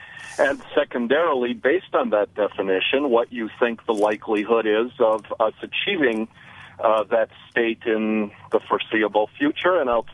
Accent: Brookfield, United States; I'm from Brookfield.

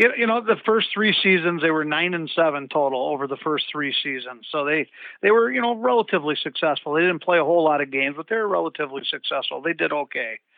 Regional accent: Superior, Wisconsin, United States; You mentioned Ole earlier, and I grew up in Superior

